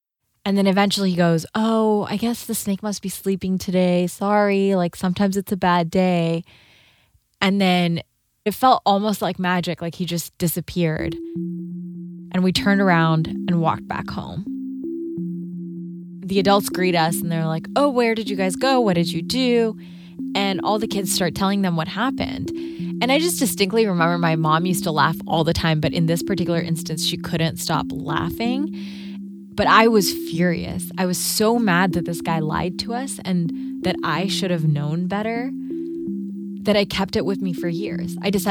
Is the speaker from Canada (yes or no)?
no; Karachi, Sindh, Pakistan; I grew up in Karachi, Pakistan.